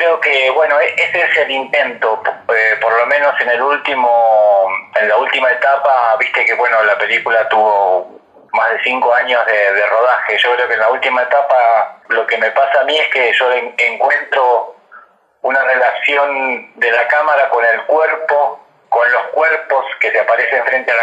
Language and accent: Spanish; Neuquén, Argentina; moved away as an adult; Yo soy de Neuquén, vine a estudiar cine en el 99, 2000 más o menos, y ahí ya me quedé